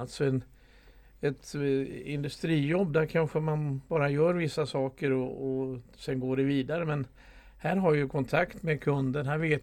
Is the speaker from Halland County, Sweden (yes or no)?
yes; Laholm, Halland County, Sweden; gick jag på en kommunal yrkesskola i Laholm i södra Halland där jag kommer ifrån från början.